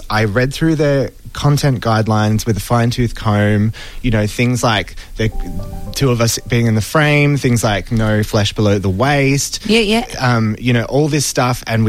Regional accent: Adelaide, South Australia, Australia; Adelaide was particular favourite because that's my hometown.

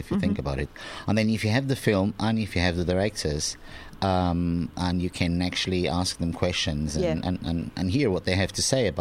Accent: Macau; also born or lived in Mozambique; I did spend my entire childhood in Macau. I was born in Mozambique, but then I spent my childhood in Macau. And I hadn't been to Macau in 30 years.

